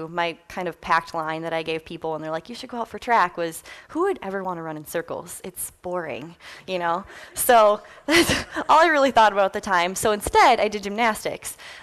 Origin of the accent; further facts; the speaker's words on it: Inver Grove Heights, Minnesota, United States; I grew up in Invergrove Heights, Minnesota, just south of the Twin Cities, and went to Rosemount High School.